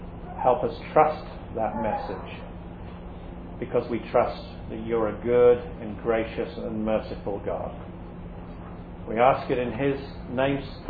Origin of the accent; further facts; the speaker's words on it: England, United Kingdom; now in California, United States; You know, I'm English, and from in England, most people are not Christians, and they'll tell you they're not. And then I moved to California